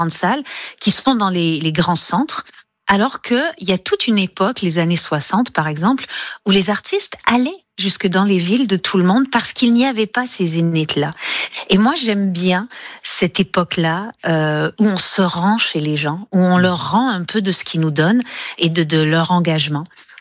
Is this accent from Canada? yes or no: yes; New Brunswick, Canada; C'est un francophone hors Québec, comme moi. Moi, je suis du Nouveau-Brunswick